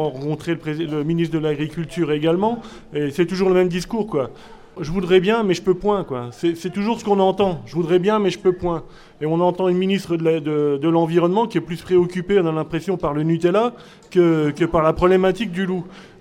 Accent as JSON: {"language": "French", "region": "Grand Est", "country": "France", "said": "Je vais me présenter, donc … comme l'a dit la présidente de la FNO, je viens du département de la Meuse, région Lorraine, donc un petit peu plus au nord d'ici"}